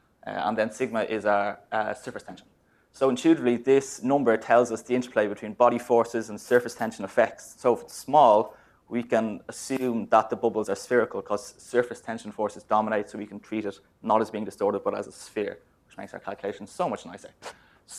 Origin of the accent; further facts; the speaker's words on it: Ireland; for those of you who don't know me yet. And as I'm Irish